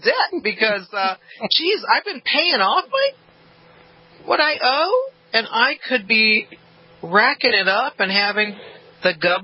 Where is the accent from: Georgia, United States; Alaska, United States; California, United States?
Georgia, United States; Let me tell you, my parents are from Georgia, but we're farm people. And where I grew up in Georgia is a completely different experience from my last few years in Atlanta.